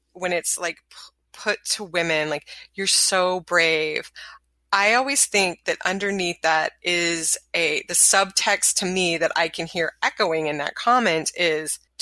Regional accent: the South, United States; maybe because I grew up in the South, and the notion of telling stories, talking about what's actually happening, that was very frowned upon.

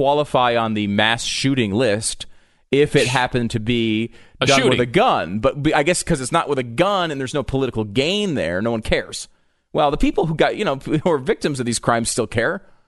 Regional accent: New York, United States; also born or lived in Connecticut; I was born in New York. I grew up partially in New York, partially in Connecticut.

